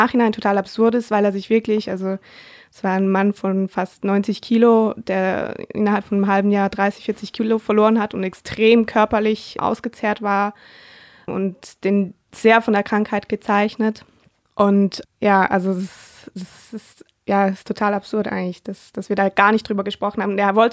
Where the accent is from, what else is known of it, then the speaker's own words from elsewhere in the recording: Switzerland; Ich komme ja aus der Schweiz und da geht man jedes